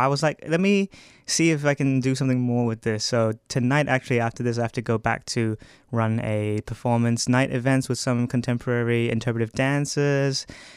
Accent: Sydney, New South Wales, Australia; now in Melbourne, Australia; So my father's Australian, so I'm an Australian citizen since birth, but they're from the Sydney side, and we came to Melbourne to look for university opportunities, and I just came here to study architecture, and that was 2020

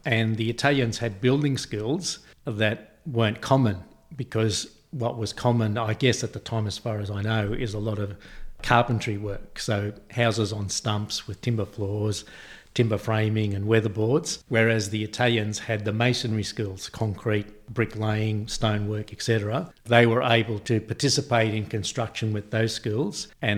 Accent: Shepparton, Victoria, Australia; also born or lived in Cooma; So I was born in Cooma because of my father ending up working on the Snowy scheme. But when I was a couple of years old, my father, my mum and my three siblings, we all relocated to where I'm now living, which is in Shepparton in northern Victoria.

